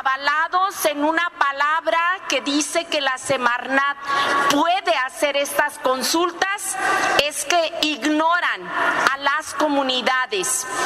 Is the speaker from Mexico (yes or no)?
yes; Baja California Sur, Mexico; igual que los que somos de Baja California